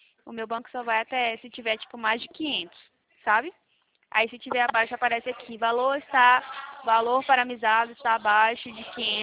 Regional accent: Goiânia, Goiás, Brazil; É porque a gente é daqui de Goiânia, sabe?

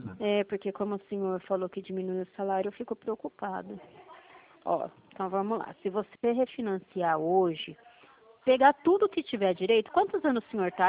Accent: Tupi Paulista, São Paulo, Brazil; born there; now in Dracena, Brazil; Eu nasci em Tupi, Tupi

